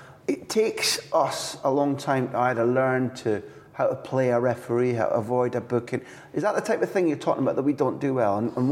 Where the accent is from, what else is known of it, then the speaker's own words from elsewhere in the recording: Scotland, United Kingdom; And as a Scot, I can remember a dozen campaigns